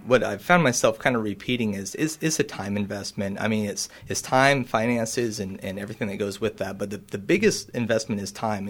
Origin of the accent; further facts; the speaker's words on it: Hoisington, Kansas, United States; So I'm from Hoisington, Kansas, born and raised.